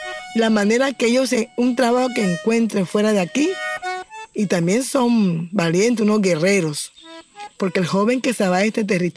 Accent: Alto del Rosario, Bolívar, Colombia; now in Sempegua, Colombia; Así como yo también me vine de mi territorio, de Alto del Rosario, para Sempegua

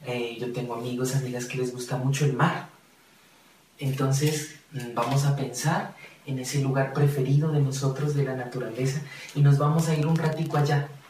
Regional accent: Nariño, Colombia; el resguardo de Pastás, municipio de Aldán. Hoy he querido venir a compartirles un poquito de la música, de los sonidos de mi tierra, una tierra de volcanes, de montañas sagradas, nevados, lagunas, frailejones, cóndores, un territorio maravilloso, el Nudo de los Pastos.

